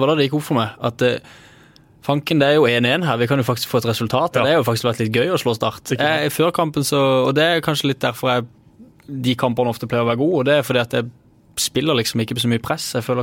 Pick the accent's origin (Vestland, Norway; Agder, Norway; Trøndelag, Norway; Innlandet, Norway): Agder, Norway; Jeg er jo fra Sørland